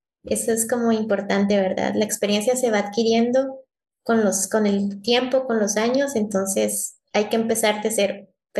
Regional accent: Guatemala; investigación no solamente en Guatemala, sino en otros lados, ¿verdad? Obviamente, pues sí quiero hacer cosas en mi país.

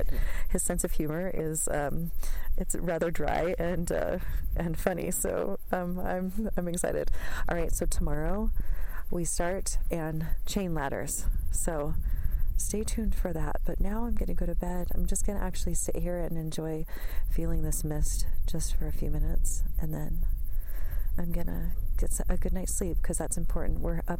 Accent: Texas, United States; I don't know. I'm from Texas. So I guess everyone calls it Joburg.

